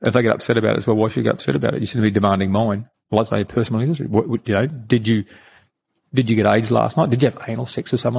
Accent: Rockhampton, Queensland, Australia; I come from Rockhampton, right? And so if you didn't actually leave that town

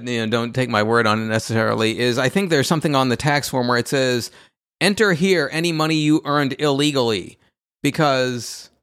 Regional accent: United States; because I'm American

